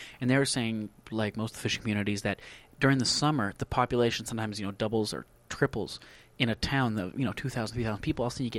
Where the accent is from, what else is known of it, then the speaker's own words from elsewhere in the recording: Fairbanks, Alaska, United States; I'm from Fairbanks. I was born in Fairbanks, and we obviously are about as far removed from as a fishing town, you know, as a Alaskan community can get.